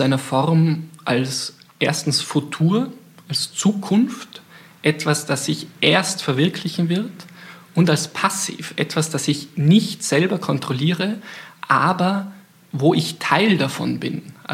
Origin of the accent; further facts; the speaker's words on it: Austria; ich bin Österreicher, ich bin ein Mann.